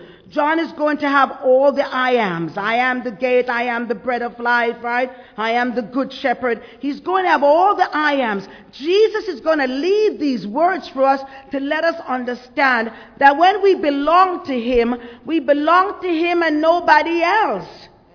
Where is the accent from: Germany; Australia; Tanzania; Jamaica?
Jamaica; I'm from Jamaica. Everybody was going to church when I grew up.